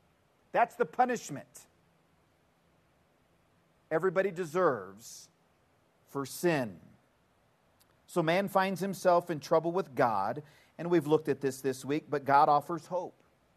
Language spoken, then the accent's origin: English; Murfreesboro, Tennessee, United States; my hometown is Murfreesboro, Tennessee. My neck of the woods is the Barfield Crescent area of Murfreesboro, Tennessee.